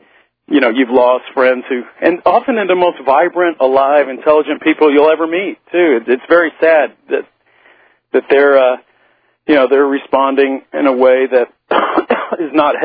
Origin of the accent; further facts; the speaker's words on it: Texas, United States; It's painful to watch as a Texan, especially.